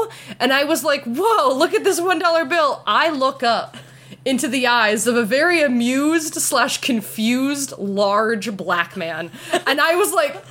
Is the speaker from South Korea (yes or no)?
no; Canada; no, I'm Canadian